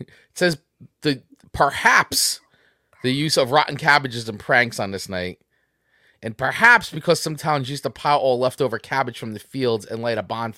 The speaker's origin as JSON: {"language": "English", "region": "New Jersey", "country": "United States", "tie": "born or raised there", "said": "I grew up in a corner of New Jersey, a sliver of New Jersey where they called it Goosey Night."}